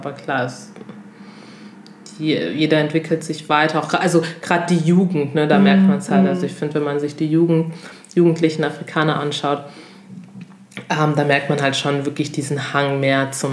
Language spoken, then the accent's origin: German; Togo; Ich komme aus Togo, Cynthia kommt aus Kenia und ja, Togo ist halt noch ein sehr klein, oder was heißt denn noch, ist einfach ein kleines Land, klein und süß.